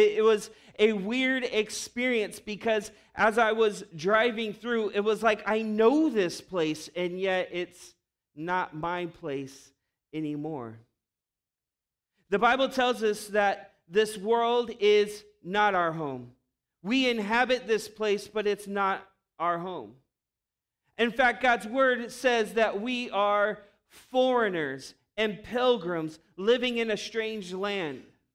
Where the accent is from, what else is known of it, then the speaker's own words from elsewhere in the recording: Long Beach, California, United States; our family local pizza spot where I grew up in Long Beach. We don't go there often anymore, not since we moved out of the neighborhood when I was 13 years old.